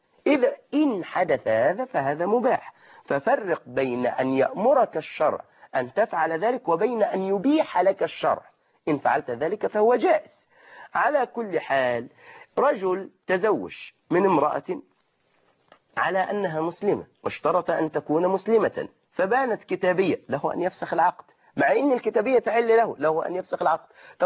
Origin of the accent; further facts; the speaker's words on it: Egypt; في واقعنا مثلا في بلدنا مصر